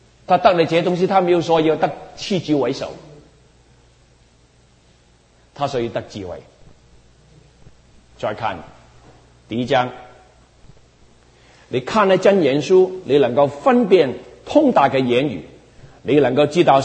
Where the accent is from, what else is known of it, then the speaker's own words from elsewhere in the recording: Hong Kong; moved away; 我们从香港来的人，我以前三十多年前来这里